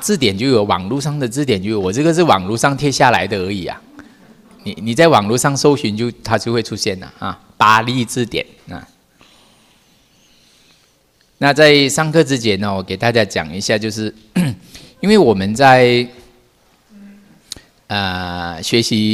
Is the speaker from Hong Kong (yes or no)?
no; Malaysia; now in Taiwan; 像我们马来西亚人哈，其实有很多中文是比你们差很多的